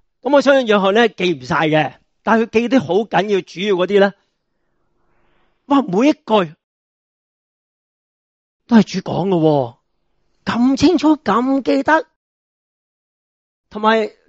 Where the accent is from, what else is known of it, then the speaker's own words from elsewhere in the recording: China; 咁其实同我中国人咧以前嘅教育啊